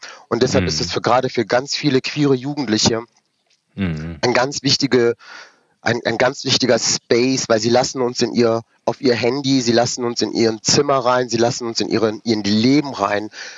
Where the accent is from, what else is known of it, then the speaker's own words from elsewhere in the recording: Rüsselsheim, Hesse, Germany; born there; Ich bin in Rüsselsheim geboren, weil wir damals auf dem Campingplatz leben mussten